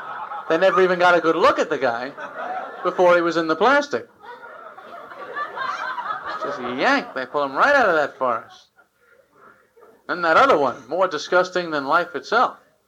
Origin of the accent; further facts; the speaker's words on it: United States; So, I'm an American.